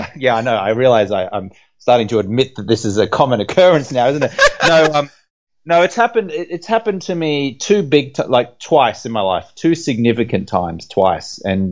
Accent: Brisbane, Queensland, Australia; moved away as an adult; also born or lived in London; I grew up in Brisbane in Australia, and you know, I went to an all boys high school

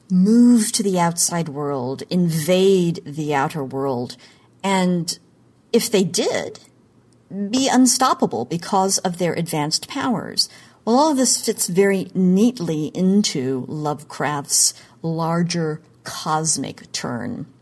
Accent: Oklahoma, United States; in my home state of Oklahoma.

